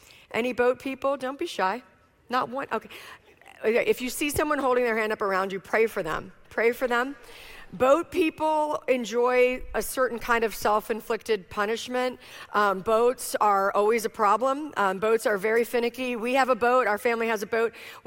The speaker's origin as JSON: {"language": "English", "town": "Richmond", "region": "Virginia", "country": "United States", "said": "I'm from Richmond, Virginia."}